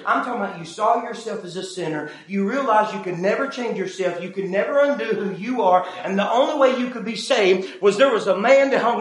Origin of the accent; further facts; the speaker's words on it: Mississippi, United States; I'm from Mississippi.